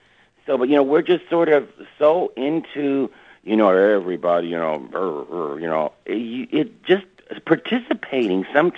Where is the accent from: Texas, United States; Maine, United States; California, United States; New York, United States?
Texas, United States; Katy; I always tell people I am not from Houston. I am from Katy, Texas, which is, you know, essentially will be eventually become Houston the way it's looking.